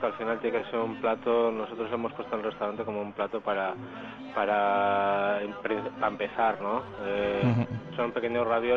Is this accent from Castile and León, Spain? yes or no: yes; León, Castile and León, Spain; soy de León